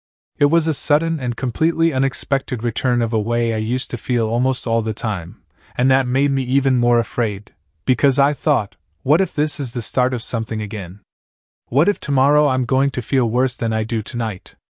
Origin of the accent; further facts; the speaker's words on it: United States; because I grew up in the Rocky Mountains, and when I was a kid our house had a roof I could climb onto outside my window